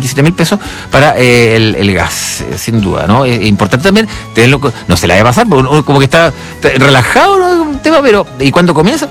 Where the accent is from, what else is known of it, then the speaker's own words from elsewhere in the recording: Chile; Somos chilenos, siempre tenemos ese speech y ese resguardo para con las cosas, ¿no?